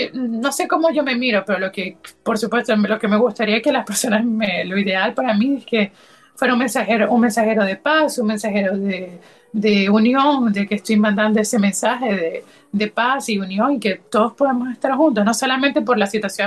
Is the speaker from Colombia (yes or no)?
yes; Colombia; En eso soy muy colombiano.